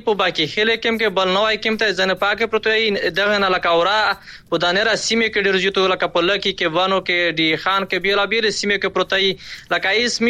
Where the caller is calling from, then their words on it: Khyber Pakhtunkhwa, Pakistan; مش د بانو سره درګن ټلیفون کړی دی مش شمالي وزیرستان د ضرب عذاب کډوالی